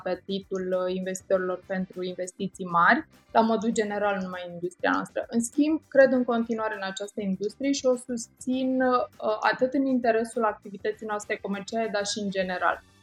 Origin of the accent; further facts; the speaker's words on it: Romania; Eu ca om de business, eu ca româncă, eu ca om în general.